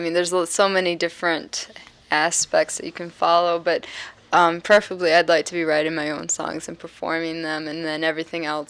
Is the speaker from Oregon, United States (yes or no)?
no; Johnstown, Pennsylvania, United States; I'm from Johnstown, Pennsylvania, a suburb of Pittsburgh.